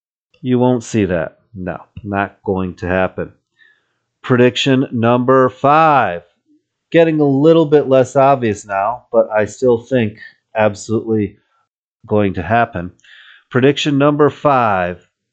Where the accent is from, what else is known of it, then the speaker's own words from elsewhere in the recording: Michigan, United States; I grew up in Michigan, reading the Detroit News every day in the late 70s, early 80s